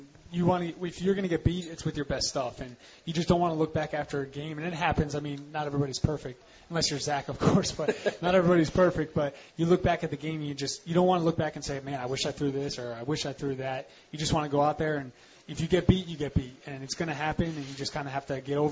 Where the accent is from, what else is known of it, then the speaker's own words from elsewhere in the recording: New Jersey, United States; especially growing up in New Jersey, I had a bunch of friends who were Met fans.